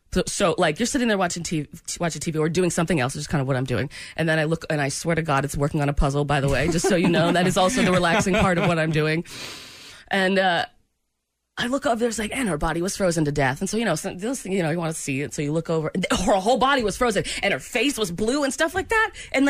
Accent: United States; But I'm in America. I'm an American.

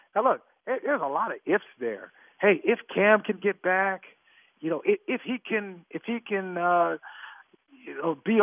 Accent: Ohio, United States; So growing up in Ohio, you know, about a couple hours away from Pittsburgh

